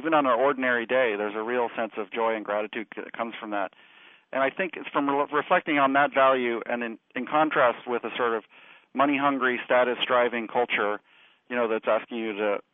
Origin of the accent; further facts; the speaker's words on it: San Diego, California, United States; San Diego. I grew up in San Diego.